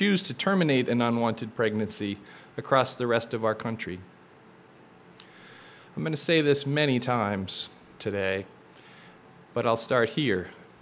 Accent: Massachusetts, United States; born there; I was born in March of 1970 to a young woman living in New York State that gave birth to me in a home for unwed mothers in central Massachusetts.

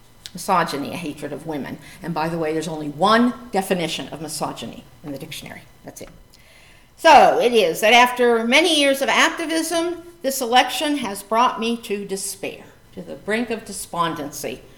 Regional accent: Pennsylvania, United States; I grew up in Northwest rural Pennsylvania. I understand this.

